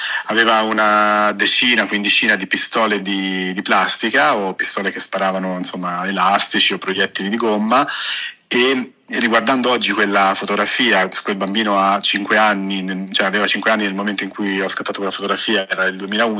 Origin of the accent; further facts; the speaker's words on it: Castiglion Fiorentino, Tuscany, Italy; la prima fotografia l'ho fatta per caso a Castiglion Fiorentino, che è il paesello dove sono nato e cresciuto, in Toscana.